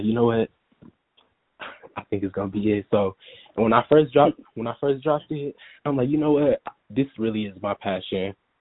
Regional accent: Akron, Ohio, United States; now in Columbus, United States; I'm from Akron, Ohio, but I live in Columbus, Ohio right now. But I was born in Akron, Ohio.

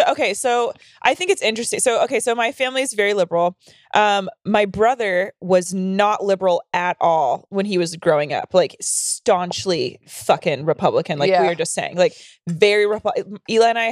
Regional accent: North Carolina, United States; I grew up in North Carolina.

